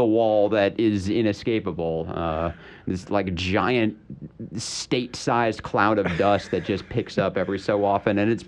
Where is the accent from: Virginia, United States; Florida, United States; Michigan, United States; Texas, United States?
Michigan, United States; the first two hurricanes sort of that made it into my mind as a young kid growing up in Michigan, which has nothing to worry about ever from hurricanes.